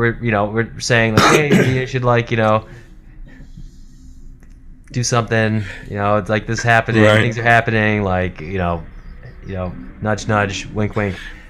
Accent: Wisconsin, United States; I think, you know, growing up in Wisconsin, it's very normal to have a beer at lunch.

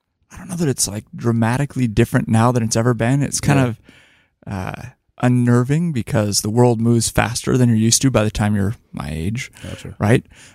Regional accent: California, United States; I grew up in a tiny little town in Northern California.

